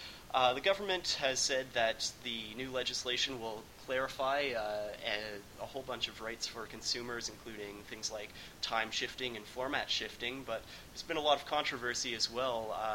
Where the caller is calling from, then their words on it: Winnipeg, Manitoba, Canada; And I'm calling in from Winnipeg today.